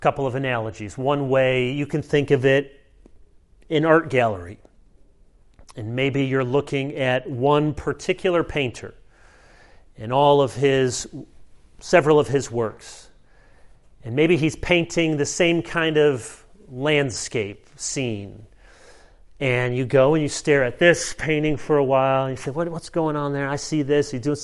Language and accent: English; Chicago, Illinois, United States; born there; I'm a Bears fan. I was born in Chicago. So 85 Bears, we're still holding on to that.